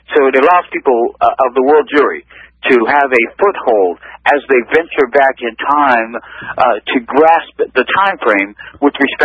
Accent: Youngstown, Ohio, United States; The Congressman James Traffigan, my congressman from Ohio, I'm from the Youngstown, Ohio area, and I do want to say hello to all my friends and family in the Youngstown, Cleveland area.

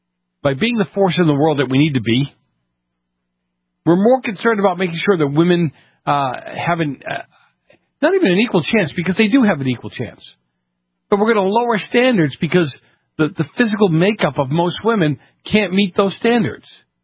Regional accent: Boston, Massachusetts, United States; I grew up in Boston.

